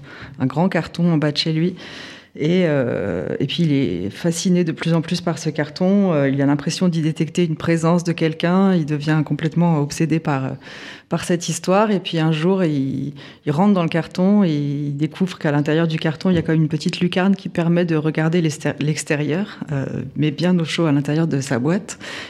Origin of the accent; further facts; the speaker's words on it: Nanterre, Île-de-France, France; born there; mon père est hongrois, ma mère est française, mais moi je suis née à Nanterre, j'ai eu le droit à un prénom hongrois.